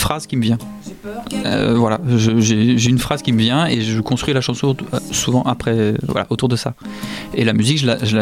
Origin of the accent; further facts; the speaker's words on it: Brittany, France; now in Montpellier, France; Suis montpelliérain depuis 5 ans. Je suis breton d'origine.